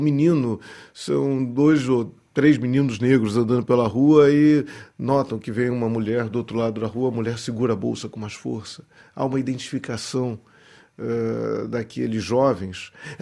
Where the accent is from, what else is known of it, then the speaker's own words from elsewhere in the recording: Rio de Janeiro, Brazil; eu sou carioca, sempre morei no Rio, e tenho essa relação com a cidade